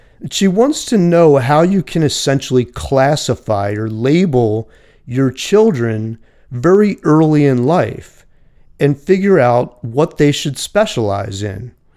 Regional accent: Philadelphia, Pennsylvania, United States; So, around 1943, Isabel Briggs Myers was working in Philadelphia. My hometown.

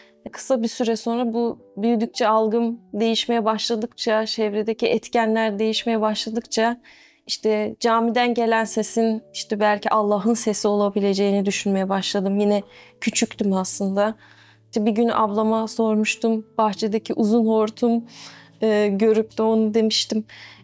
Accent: Ankara, Turkey; now in İzmir, Turkey; Ankara'da doğdum. Aslen Kırşehirliyiz. Ailem Kırşehirli. Ankara'da doğdum. Aslında Ankara'da büyük bir kısmını yaşadım hayatımın. İzmir'e geleli 4 yıl oldu. 4 yıldır İzmir'deyim.

